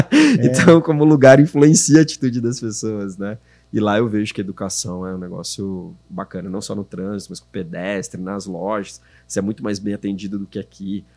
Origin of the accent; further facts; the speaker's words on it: Campinas, São Paulo, Brazil; now in Porto Alegre, Brazil; morei em Araçatuba, morei em Jundiaí. Tanto quando eu vim pra cá, eu tinha essa visão, né? Eu não quero morar em Porto Alegre, porque eu tinha visão de São Paulo, né? Mas, pô, eu vim de Campinas, que tem o mesmo número de habitantes de Porto Alegre.